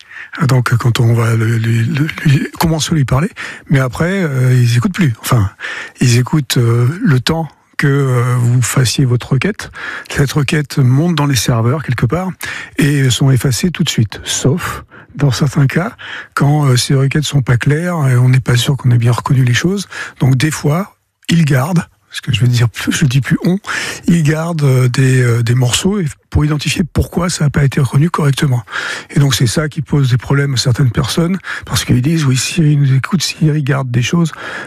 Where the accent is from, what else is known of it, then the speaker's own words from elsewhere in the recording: Toulouse, Occitanie, France; born there; also born or lived in Pibrac; je suis né à Toulouse, clinique des roses, qui n'existe plus, je pense.